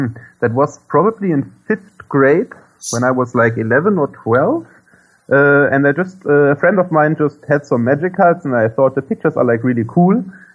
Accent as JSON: {"language": "English", "region": "Rhineland-Palatinate", "country": "Germany", "tie": "born or raised there", "said": "Yes, close to Koblenz, in a very small town with only like 100 inhabitants."}